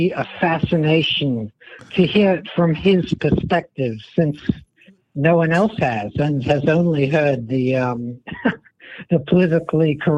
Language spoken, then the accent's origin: English; United Kingdom; now in Virginia, United States; Though I'm from the old country, if you catch my drift.